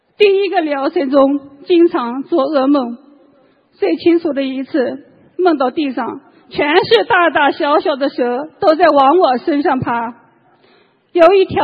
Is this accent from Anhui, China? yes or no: no; Jiangsu, China; 我来自中国江苏